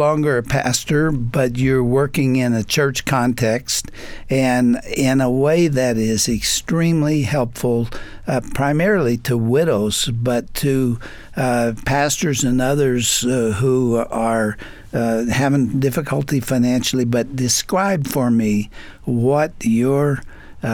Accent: Texas, United States; Well, you're a Texan. I'm a Texan.

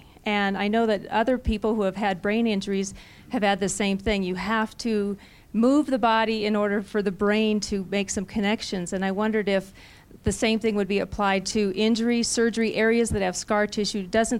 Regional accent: Devils Lake, North Dakota, United States; I'm from Devil's Lake, North Dakota.

